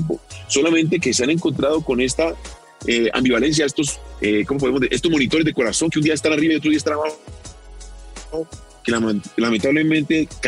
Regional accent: Colombia; lo que nosotros como colombianos

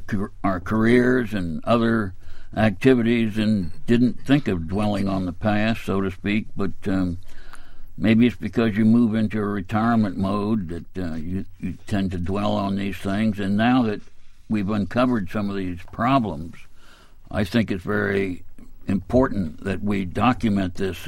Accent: Florida, United States; I had never seen snow as I was raised in Florida

